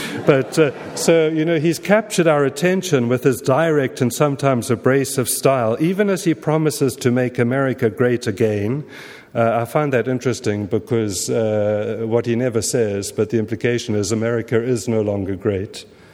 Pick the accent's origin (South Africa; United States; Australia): South Africa; Some of you will know that I grew up in South Africa.